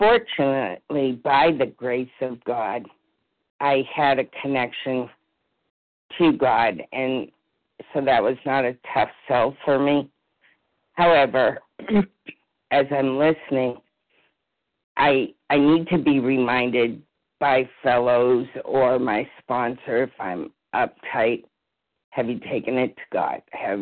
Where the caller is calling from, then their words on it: New Hampshire, United States; I'm calling from New Hampshire.